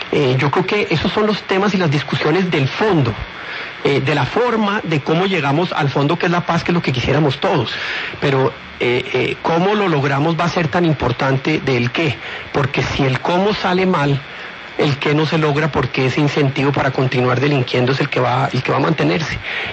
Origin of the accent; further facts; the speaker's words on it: Colombia; a mí como colombiano